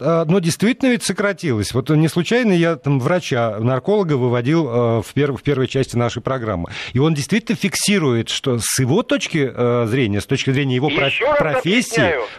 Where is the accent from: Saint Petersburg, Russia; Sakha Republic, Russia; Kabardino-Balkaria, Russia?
Saint Petersburg, Russia; такая срочная новость из моего родного города пришла.